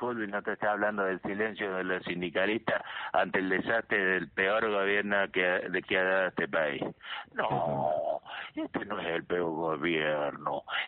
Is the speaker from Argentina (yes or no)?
yes; Colazo, Córdoba, Argentina; born there; also born or lived in Villa María / Rosario / Buenos Aires; now in Córdoba, Argentina; Yo nací en Colazo